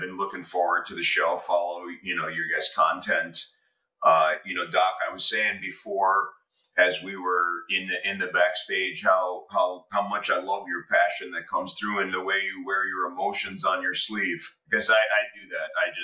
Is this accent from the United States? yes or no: yes; Bronx, New York, United States; I'm a huge New York Jets fan because I grew up in the Bronx.